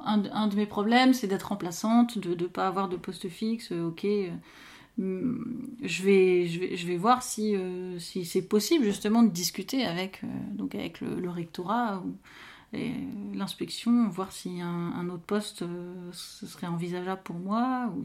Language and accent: French; north-east, France; j'étais toujours restée dans le nord-est, donc ma région d'origine.